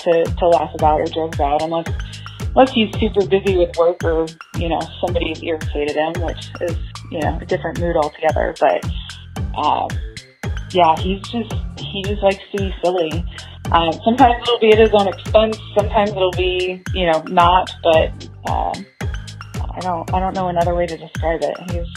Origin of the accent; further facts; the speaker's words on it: Ruskin, Florida, United States; In Florida, just south of Tampa Bay in a little town called Ruskin.